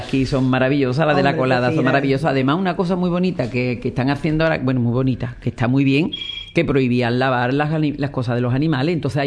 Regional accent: Lebrija, Andalusia, Spain; nadie de Lebrija. Así que no puedo decir, veo los paisanos.

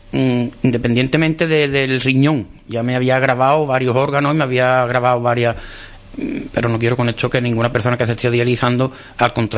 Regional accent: Rota, Andalusia, Spain; yo soy feriante de la feria de mi pueblo.

